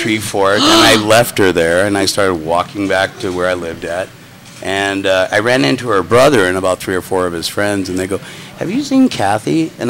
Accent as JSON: {"language": "English", "town": "Baltimore", "region": "Maryland", "country": "United States", "tie": "born or raised there", "also_born_or_lived": "England", "moved": "as an adult", "lives_now": "California, United States", "said": "I was born in England. I lived in Baltimore most of my life."}